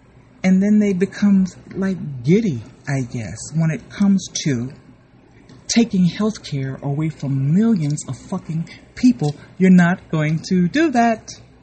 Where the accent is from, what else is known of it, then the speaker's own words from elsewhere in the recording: Louisiana, United States; I'm from Louisiana, where we, I think, kind of make hurricanes along with Florida, because we're right there on the Gulf.